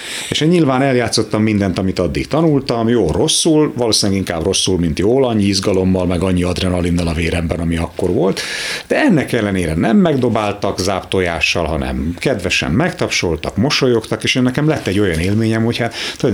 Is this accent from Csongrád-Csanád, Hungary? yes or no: no; Győr, Győr-Moson-Sopron, Hungary; Tehát aki jár Győrbe, én ugye győri gyerek vagyok, ott összefolyik a Rába meg a Mosoni Duna.